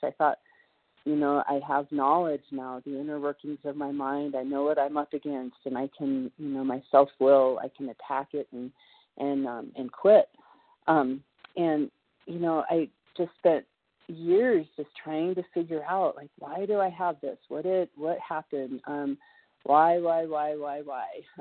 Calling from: Colorado, United States; I'm a recovered compulsive overeater calling from Colorado.

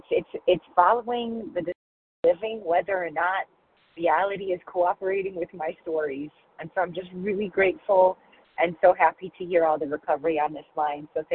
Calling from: Chicago, Illinois, United States; Calling in from Chicago.

